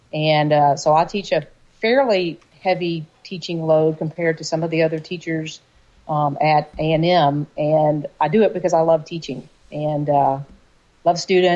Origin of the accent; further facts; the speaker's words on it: Louisiana, United States; I actually grew up in North Louisiana, so my parents were both from Texas, so I always say I was a Texan that spent the first 23 years in Louisiana.